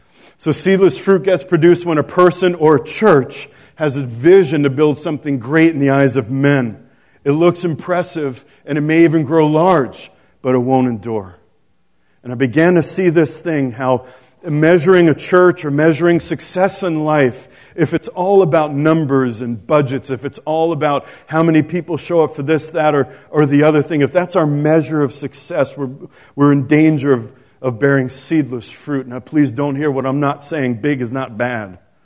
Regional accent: New York, United States; also born or lived in Boston; It was so funny because I'm from New York. I lived in Boston. I'm from the Empire State. You know, I'm used to big things.

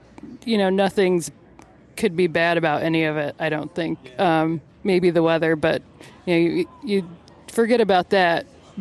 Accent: Michigan, United States; met a mother and daughter from Michigan, and I'm from Michigan, just by happenstance at lunch.

